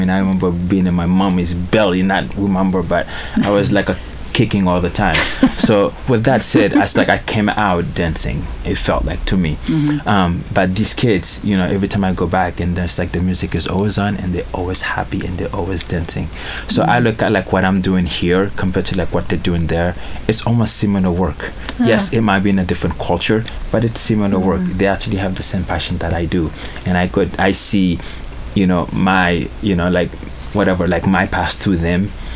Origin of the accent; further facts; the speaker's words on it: Haiti; now in United States; I grew up in Haiti, and we did grow up very poor. We didn't have much.